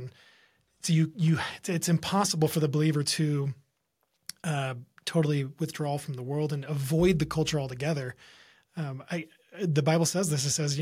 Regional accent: California, United States; A lot of Californians move up here. Again, not every I'm from California, so I fall into that same category

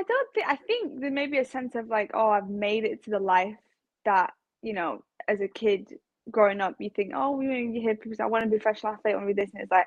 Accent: Leigh, North West England, United Kingdom; People say I'm from Wigan. I'm not. It really winds me up. But yeah, it's in... Lee is just a small town. It's outside of Great Manchester in the Wigan borough.

